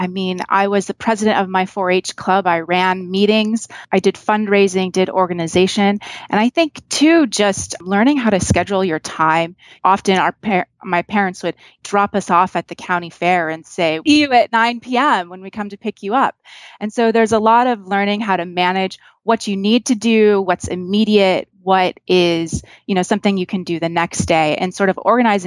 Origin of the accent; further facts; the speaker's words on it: Redding, California, United States; now in Texas, United States; I grew up just outside of a town called Redding. We're just sort of at the northern tip of the Central Valley in California.